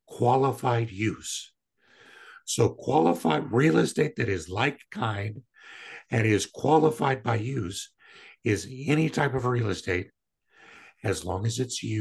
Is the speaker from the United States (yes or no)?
yes; Kansas, United States; she was from Minneapolis. I was from Kansas. We met in Denver.